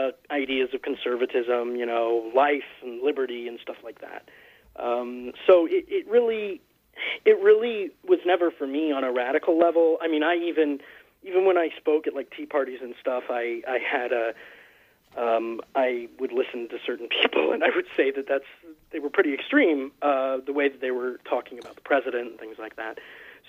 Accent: Atlanta, Georgia, United States; I grew up in Atlanta, where our local talk station was the biggest station, bigger than the music stations for a very long time.

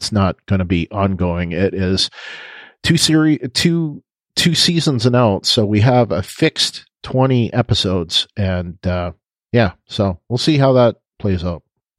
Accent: Canada; because I'm originally from Canada, you know, and still I'm technically Canadian.

